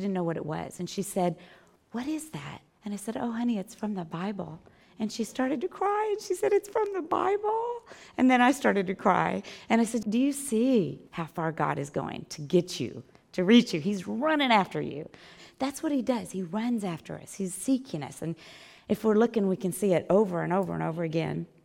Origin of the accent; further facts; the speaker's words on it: the South, United States; You know, I grew up in the South. I don't know if y'all have figured this out yet, but I didn't grow up around here.